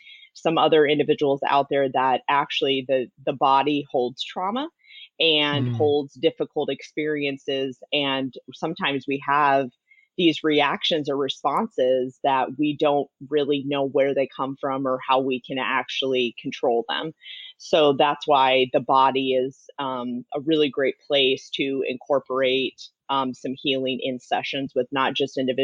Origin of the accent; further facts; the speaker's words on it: South Dakota, United States; accent: Northern; For starters, I'm from South Dakota, but you were close. I was born there. Sure. Yeah. So if you hear a Northern accent, that's what you're hearing a little bit.